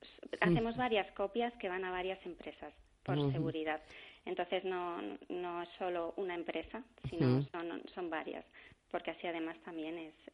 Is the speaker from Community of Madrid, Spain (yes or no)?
yes; Madrid, Community of Madrid, Spain; como madrileña que soy